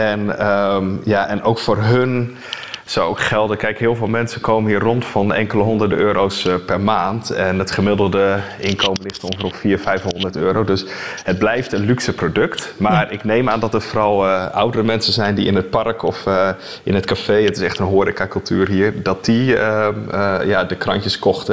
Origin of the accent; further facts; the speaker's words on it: Netherlands; als ik kijk in ieder geval naar Nederland, waar ik vandaan kom van origine